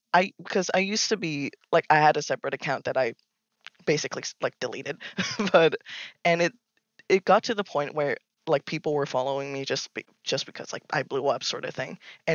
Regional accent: Australia; he was like, you're Australian. I'm Australian. Let's play a game together.

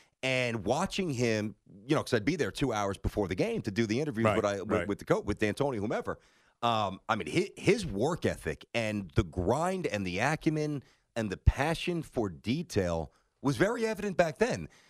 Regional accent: Brooklyn, New York, United States; Listen, I'm from Brooklyn. The Nets ain't the Knicks.

